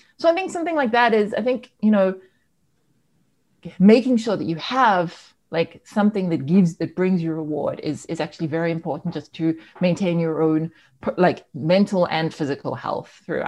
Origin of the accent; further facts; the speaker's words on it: South Africa; okay, so I'm South African.